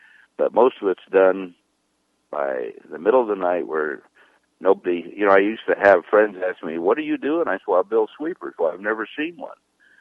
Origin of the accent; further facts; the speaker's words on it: California, United States; Well, you know, we're from the Bay Area, and nobody knows better than the people that live in the Bay Area.